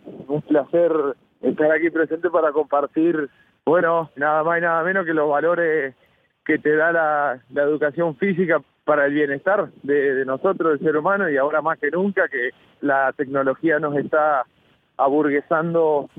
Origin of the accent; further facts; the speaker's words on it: Argentina; tengo un asadito como buen argentino que nos juntamos